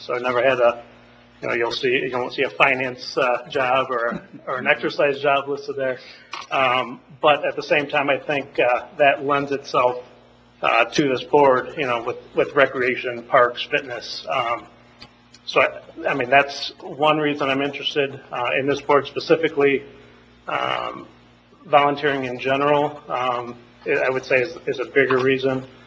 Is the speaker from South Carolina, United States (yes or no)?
no; Toledo, Ohio, United States; Sure. I grew up in the Toledo area.